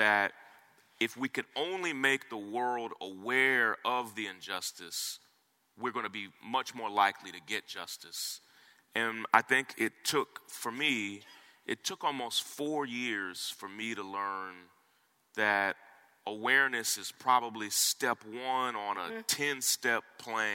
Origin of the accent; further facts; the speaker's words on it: Southern United States, United States; And I'd born and raised in the South, my wife and I both.